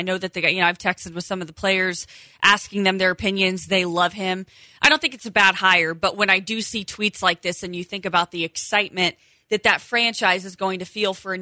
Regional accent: Terre Haute, Indiana, United States; I don't want to brag, but I'm from Terre Haute, Indiana, which at one time was the meth capital of America.

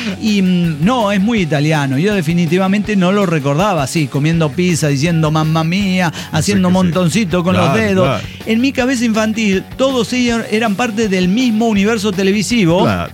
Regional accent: Bolivia; Y me dijeron, ¿eres italiana? No, soy boliviana.

